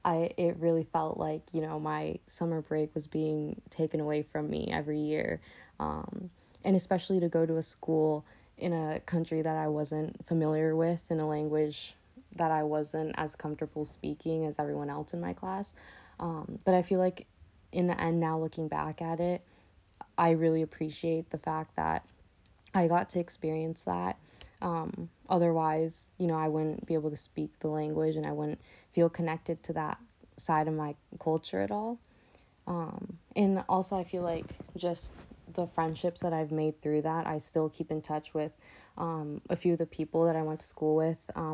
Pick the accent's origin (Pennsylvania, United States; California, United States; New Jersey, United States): California, United States; I'm from Southern California.